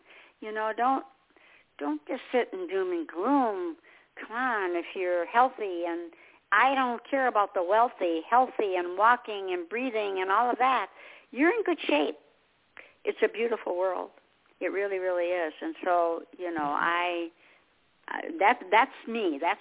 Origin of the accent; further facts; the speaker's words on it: Michigan, United States; I'm originally from Michigan. I love it here. I wouldn't go back to Michigan.